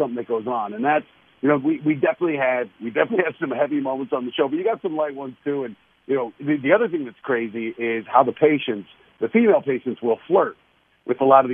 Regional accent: Denver, Colorado, United States; I I'm from Denver. You know I'm a Broncos fan.

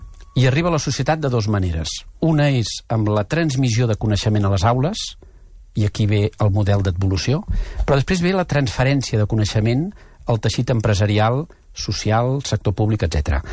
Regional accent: Catalonia, Spain; l'1 per 1.000 de la població, que som els catalans, produïm 10 vegades més

